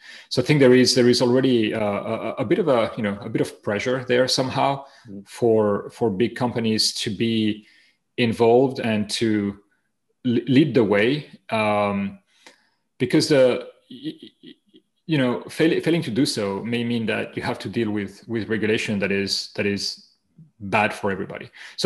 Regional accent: Spain; I have two last names because I'm from Spain.

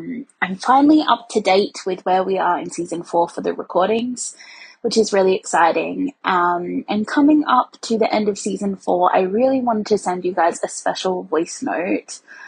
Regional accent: Australia; because you're Scottish and I'm Australian and we all swear like sailors

